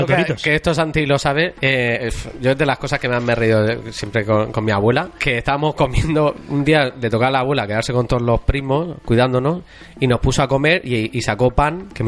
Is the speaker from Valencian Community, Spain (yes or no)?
yes; Orihuela, Valencian Community, Spain; A ver, tú eres de Alicante, yo soy Orihuela. Allí por lo menos mi abuela dice mucho lo de esto para los pollos